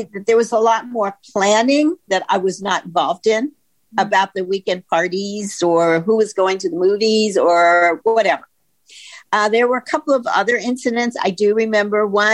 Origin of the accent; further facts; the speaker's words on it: the South, United States; So I grew up in the South, as you know, in my own family environment